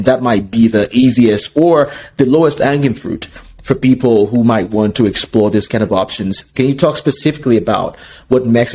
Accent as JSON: {"language": "English", "country": "Nigeria", "lives_now": "United States", "said": "I'm Nigerian. I have a Nigerian passport, but I have residency in the U.S."}